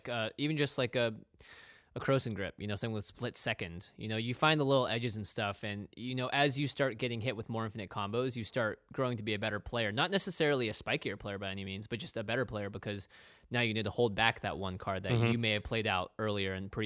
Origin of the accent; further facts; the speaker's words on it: Pacific Northwest, United States; We grew up in the Pacific Northwest.